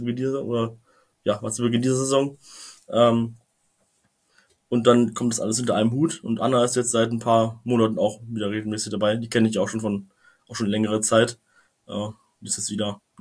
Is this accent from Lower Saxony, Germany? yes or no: yes; Braunschweig, Lower Saxony, Germany; ich bin zwar nicht in Braunschweig aufgewachsen, aber in Braunschweig geboren und mit Okerwasser getauft. Und direkt vor dem Tor von Braunschweig aufgewachsen, also hier ist alles blau-gelb.